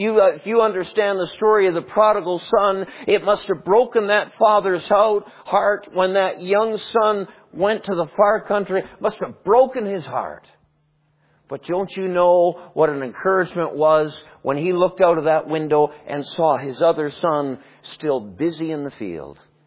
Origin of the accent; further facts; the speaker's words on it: Canada; I went to a school in North Carolina. I'm a Canadian. I went to school in North Carolina. God forgave me for that. I went back up to Canada.